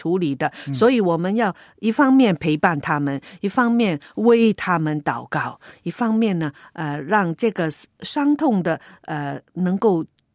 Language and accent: Chinese; China; 我们中国人的观念就是年长的才去世的。